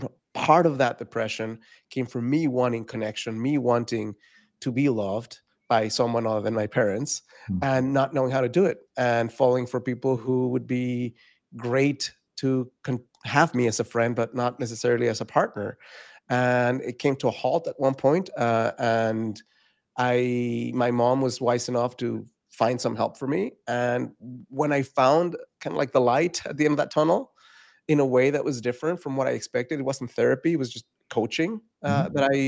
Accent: Mexico City, Mexico; I am someone who was born and raised in Mexico City, very sensitive heart from a very young age.

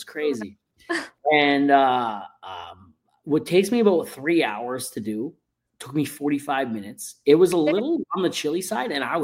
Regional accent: Canada; because I'm Canadian?

